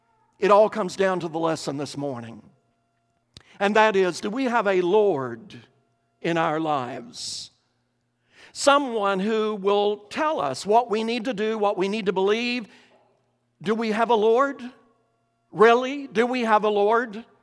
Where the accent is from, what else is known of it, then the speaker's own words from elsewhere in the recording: Kentucky, United States; as we used to say when I was growing up in Kentucky, that's a mouthful.